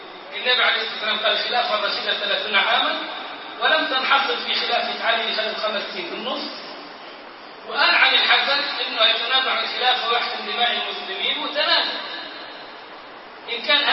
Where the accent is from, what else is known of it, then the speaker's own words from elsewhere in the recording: Egypt; اللي كان عندنا في مصر